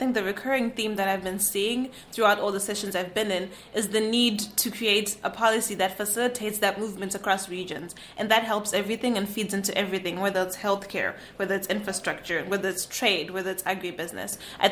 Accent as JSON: {"language": "English", "country": "Zimbabwe", "said": "I'm a third-year student at St. Catherine University. I'm an international student from Zimbabwe."}